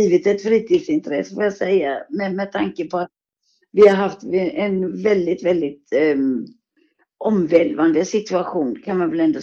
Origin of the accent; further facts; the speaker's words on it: Gothenburg, Västra Götaland County, Sweden; Vi bor i Munkebäck helt enkelt. Jag är urgöteborgare.